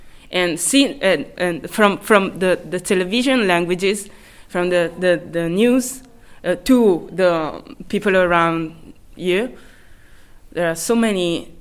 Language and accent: English; Padua, Veneto, Italy; English is a second language; I ever felt this place, Padova, like my city, like, come si dice, mio nido, my home.